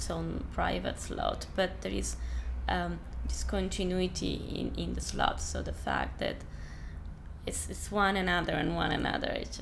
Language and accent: English; Catania, Sicily, Italy; moved away as an adult; now in England; I was born in Catania, Sicily, on the 14th of June, 1973. That's actually where I come from. I moved to England back in August, 98.